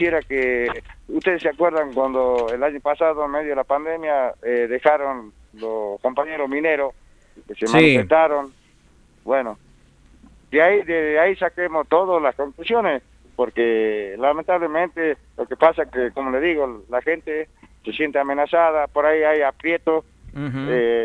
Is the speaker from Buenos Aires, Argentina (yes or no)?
no; Metán, Salta, Argentina; No, yo soy de Metam.